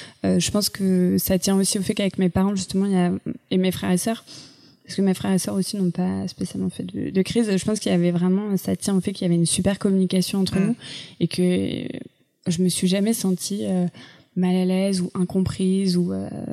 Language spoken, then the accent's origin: French; Paris, Île-de-France, France; also born or lived in Aubervilliers / Reims; Région parisienne, ce qui fait que moi j'ai grandi Paris, région parisienne. Ouais. Je suis partie vivre à Reims au collège.